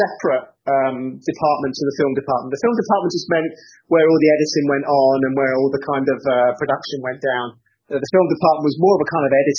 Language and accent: English; London, United Kingdom; I'm a TV producer by trade. I come from London initially, 58 years old now.